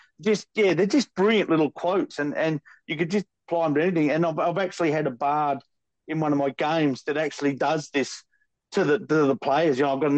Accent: Australia; Because I'm Australian, I've got a weird sense of humor.

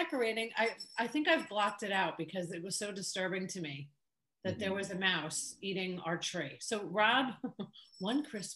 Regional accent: Ireland; I grew up in a house. We're from Ireland, Anish, and you think America's bad.

